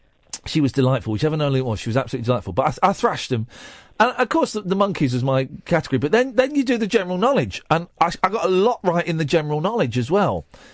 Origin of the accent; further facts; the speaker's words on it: Wales, United Kingdom; I'm from Wales.